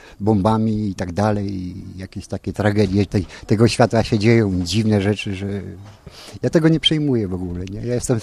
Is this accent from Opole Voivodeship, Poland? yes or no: yes; Nysa, Opole Voivodeship, Poland; now in Szczecin, Poland; ja nie jestem stąd, bo jestem z Opolskiego, a z Nysy, nie, i także tak nie bardzo Szczecina znam, tak przez te 13 lat tam z grubsza poznałem wokół